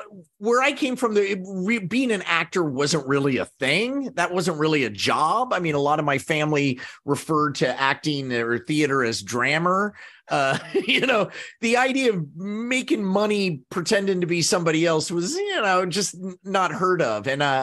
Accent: Kansas, United States; Well, yeah, I'm from Kansas. So I come from a lot of hillbilly stock, you know, white trash.

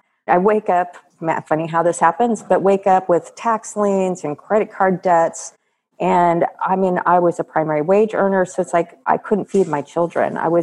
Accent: Austin, Texas, United States; this woman entrepreneur in my hometown of Austin, like everybody knew who I was.

